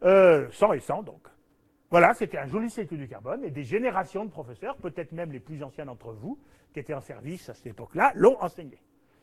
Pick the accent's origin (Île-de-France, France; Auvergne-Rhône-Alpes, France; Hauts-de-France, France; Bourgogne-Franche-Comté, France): Auvergne-Rhône-Alpes, France; comme je dis, moi je suis un Auvergnat.